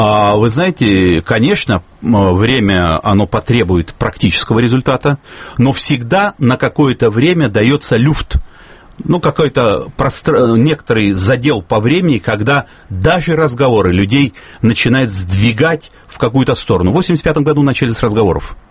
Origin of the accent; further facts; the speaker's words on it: Krasnoyarsk, Krasnoyarsk Krai, Russia; Новосибирск на самом деле, хотя я вот из Красноярска хочу сказать, что влияние новосибирского центра, оно двоякое, оно не чисто сибирское.